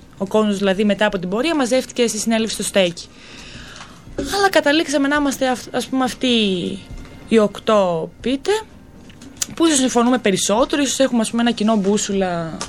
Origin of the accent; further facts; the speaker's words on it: Kalamaria, Central Macedonia, Greece; είμαστε από πολλές περιοχές της Θεσσαλονίκης, δηλαδή εγώ είμαι από Καλαμαριά.